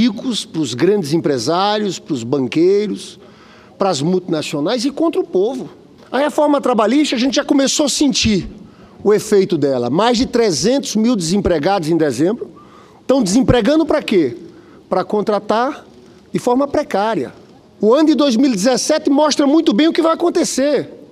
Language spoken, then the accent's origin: Portuguese; Paraíba, Brazil; born there; now in Rio de Janeiro, Brazil; Eu sou lá do Nordeste, conheço o drama da minha Paraíba lá, eu sou senador pelo Rio, mas nasci no Nordeste.